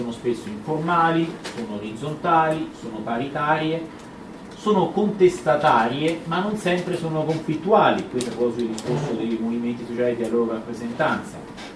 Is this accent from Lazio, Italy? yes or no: yes; Rome, Lazio, Italy; Vengo da Roma, lì è una situazione da questo punto di vista piuttosto ricca, ma non solo.